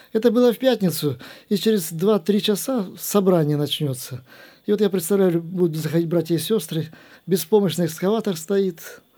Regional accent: Kurganinsk, Krasnodar Krai, Russia; Мы тоже из Курганинска, вот с той большой церкви, где сейчас курганинцы перед нами пели. Поэтому переехать оттуда

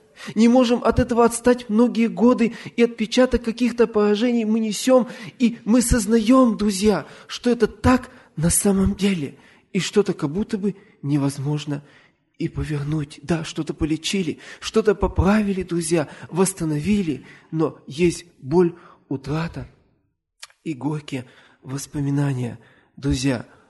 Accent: Ural, Russia; Но я человек с Урала, таких вещей не видывал и даже, наверное, не ел.

